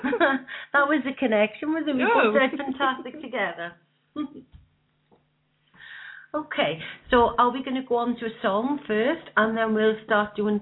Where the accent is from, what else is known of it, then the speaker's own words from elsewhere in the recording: Wales, United Kingdom; As you know, I'm from South Wales myself